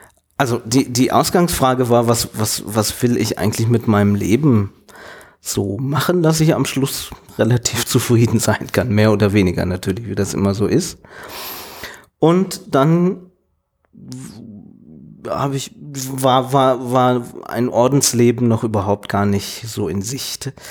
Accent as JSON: {"language": "German", "town": "Oberhausen", "region": "North Rhine-Westphalia", "country": "Germany", "said": "ich komme aus Oberhausen, bin jetzt 37 Jahre alt und seit 2010 bin ich bei den Kapuzinern."}